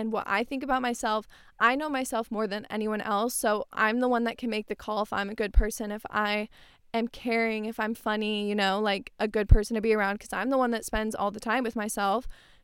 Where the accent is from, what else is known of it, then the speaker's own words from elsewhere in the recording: Tempe, Arizona, United States; I grew up in Tempe. I live in Tempe right now